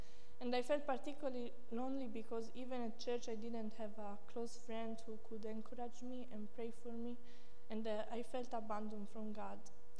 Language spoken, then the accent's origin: English; Siena, Tuscany, Italy; English is a second language; also born or lived in Sardinia; I'm an Italian and I came from the center of Italy in Siena, but I was born in Sardinia, which is an island near the peninsula.